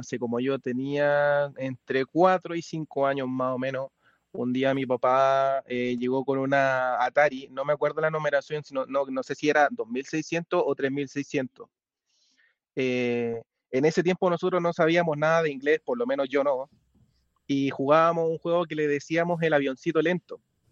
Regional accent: Chile; Sí, soy oriundo de Chile.

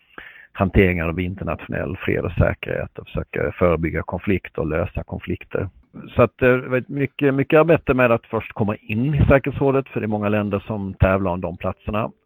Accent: Skåne, Sweden; Jag är skåning och jag har ett fantastiskt kul jobb.

